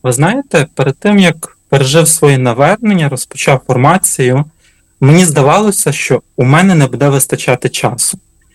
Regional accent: Chortkiv, Ternopil Oblast, Ukraine; вдячний братам і сестрам з мого рідного Чорткова

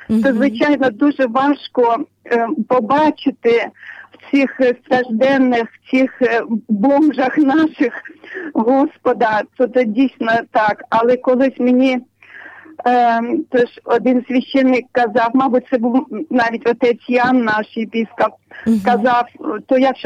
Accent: Zaporizhzhia, Zaporizhzhia Oblast, Ukraine; Я з Запоріжжя.

